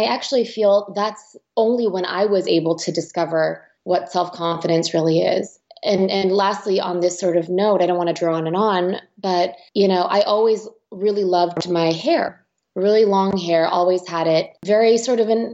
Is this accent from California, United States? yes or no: yes; California, United States; Taiwanese American. So yeah, born and raised in the Bay Area, lots of family in Taiwan.